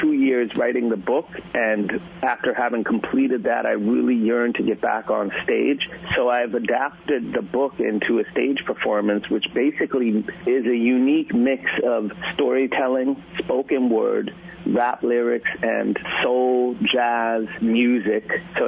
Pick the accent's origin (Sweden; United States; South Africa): Sweden; And growing up in Sweden, I never felt entirely Swedish, but also I never felt entirely American. I was never entirely black or entirely white